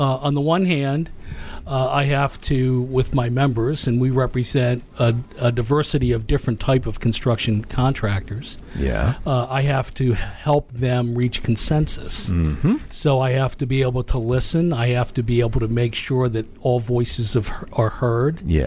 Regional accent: Harrisburg, Pennsylvania, United States; I grew up in Harrisburg, Pennsylvania.

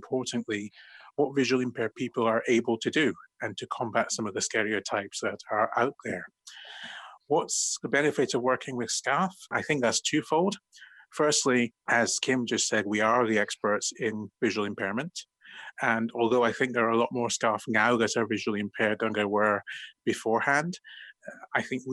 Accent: Aberdeen, Scotland, United Kingdom; I'm from Aberdeen.

